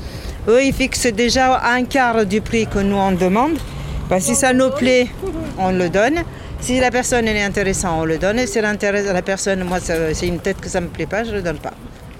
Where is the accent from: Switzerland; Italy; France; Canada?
Italy; French is a second language; puisque moi, je suis italienne, donc j'ai appris à apprendre le français, à écrire un peu